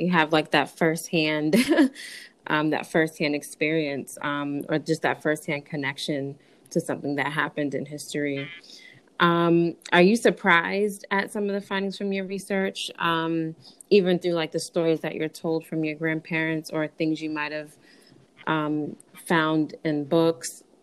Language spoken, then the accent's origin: English; Boston, Massachusetts, United States; I have never heard of that ever in any of my history classes growing up in Boston.